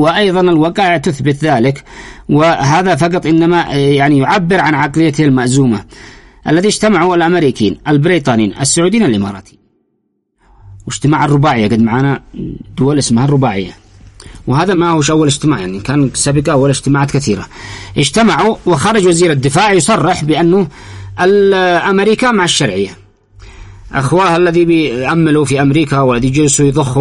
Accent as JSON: {"language": "Arabic", "country": "Yemen", "said": "ونحن كلهم أبناء اليمن كلهم من أقصى إلى أقصى"}